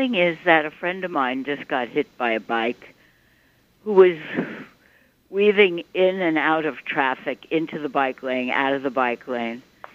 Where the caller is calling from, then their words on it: Manhattan, New York, United States; I'm calling from Manhattan.